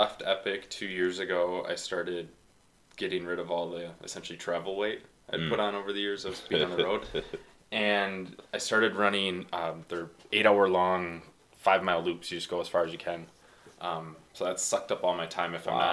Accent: Fond du Lac, Wisconsin, United States; born there; now in Madison, United States; So I was born in Fond du Lac, Wisconsin, about an hour north of here, halfway to Green Bay. And I've been in Madison now for 13 years, actually, this August.

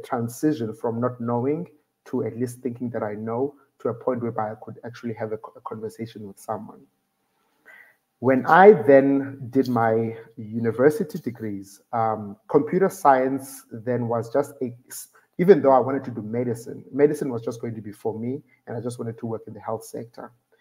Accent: Alice, Eastern Cape, South Africa; I was born in Alice. And in Alice, I lived in a rural community, in a rural village. So I grew up there. And there's only black people that speak Xhosa.

